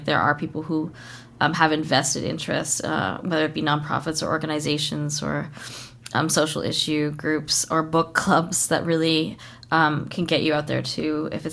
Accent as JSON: {"language": "English", "town": "Kitimat", "region": "British Columbia", "country": "Canada", "tie": "born or raised there", "said": "Eden's from Kitimat, and I was raised in Kitimat."}